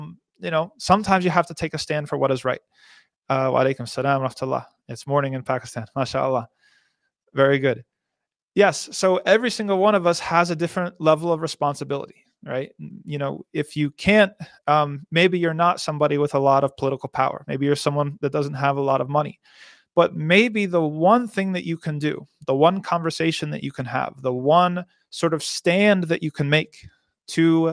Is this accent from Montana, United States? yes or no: no; New Jersey, United States; I'm from New Jersey, mashallah.